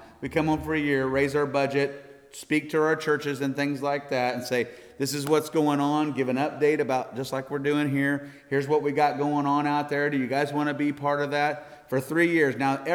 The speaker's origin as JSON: {"language": "English", "country": "United States", "said": "I'm an American boy all the way through. I'm born on the 4th of July, for goodness sake. But I'm here to tell you, I love Africa. It's home."}